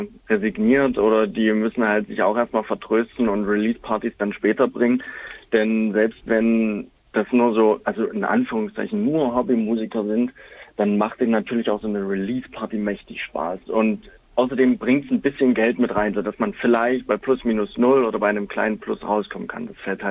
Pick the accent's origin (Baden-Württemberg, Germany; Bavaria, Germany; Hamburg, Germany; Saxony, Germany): Saxony, Germany; Von zu Hause, dort, wo ich herkomme, ist in der Nähe von Dresden